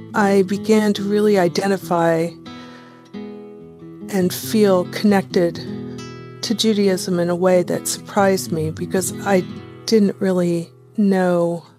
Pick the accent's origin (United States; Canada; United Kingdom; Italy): United States; El Cerrito, California; I'm from El Cerrito, California.